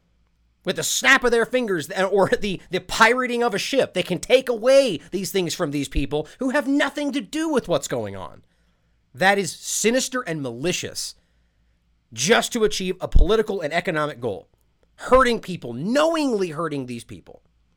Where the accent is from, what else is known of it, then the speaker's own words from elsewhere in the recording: United States; And of course, I have a focus on U.S. foreign policy because I'm an American.